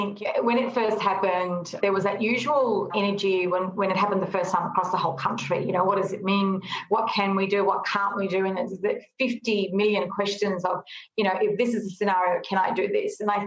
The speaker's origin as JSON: {"language": "English", "country": "Fiji", "tie": "born there", "said": "I was born in Fiji"}